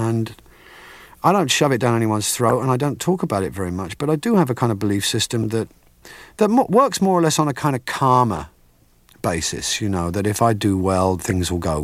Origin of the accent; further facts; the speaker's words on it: England, United Kingdom; Oh, I've always been a Christian. I mean, I was raised in England in what we call Church of England, C